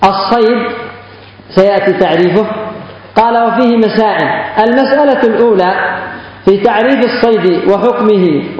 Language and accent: Arabic; Yemen; لكن لو كان يهودي في وسطهم وذبح بقرة عندنا في اليمن ممكن يتركونها